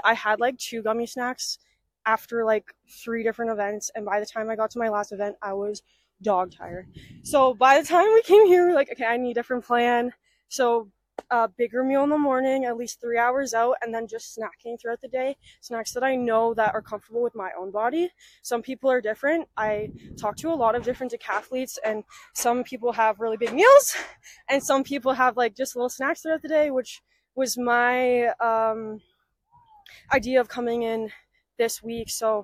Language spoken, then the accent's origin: English; Ontario, Canada; I'm from Canada, Ontario.